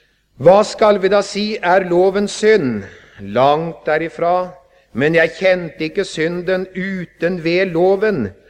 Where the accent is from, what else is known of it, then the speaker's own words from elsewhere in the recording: Vestfold, Norway; Det hendte hjemme i Vestfold.